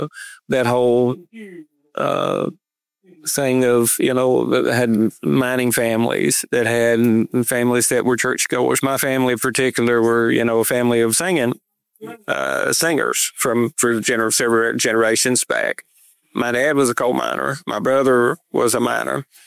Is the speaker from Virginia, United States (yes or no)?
yes; Virginia, United States; Born and raised in Dickinson County and roots here for, you know, generations and generations.